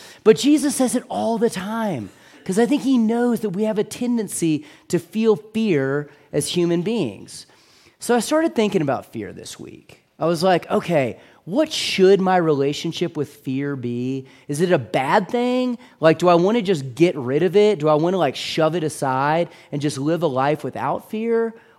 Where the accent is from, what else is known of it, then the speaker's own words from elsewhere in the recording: Houston, Texas, United States; I lived in Houston, Texas. I grew up in Houston, Texas, Gulf climate.